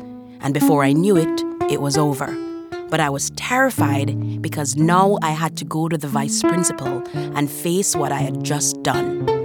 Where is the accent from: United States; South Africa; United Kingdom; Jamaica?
Jamaica; Growing up in Jamaica, I was so used to hearing the shouts when a fight was on in the schoolyard.